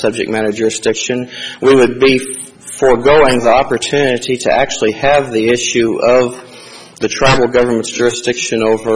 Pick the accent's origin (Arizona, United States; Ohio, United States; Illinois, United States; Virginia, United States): Arizona, United States; allowing me to appear in my home state.